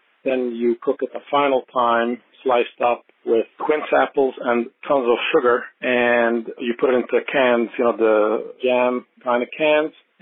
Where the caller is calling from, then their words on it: Monsey, New York, United States; I'm calling from Muncie, New York.